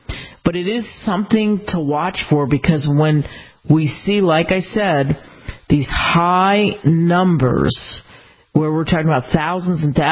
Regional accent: Pennsylvania, United States; Because everybody in my life, I grew up outside of Philadelphia, reached back to me

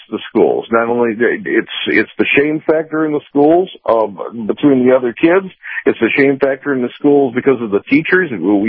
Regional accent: Chicago, Illinois, United States; I am originally from the Chicago area, yeah.

